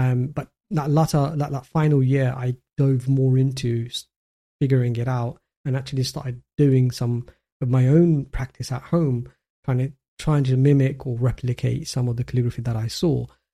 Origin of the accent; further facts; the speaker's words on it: London, United Kingdom; now in Dubai, United Arab Emirates; So I'm currently in Dubai, but I was born and brought up in London, sort of east end of London. So very much sort of a working class family.